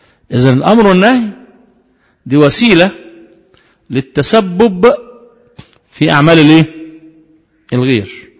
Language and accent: Arabic; Egypt; وده بيصب باعتبارنا مصريين